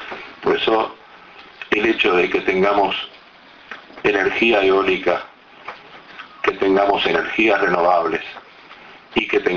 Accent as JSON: {"language": "Spanish", "country": "Uruguay", "said": "iniciamos quizás un poco conservadoramente, como somos los uruguayos."}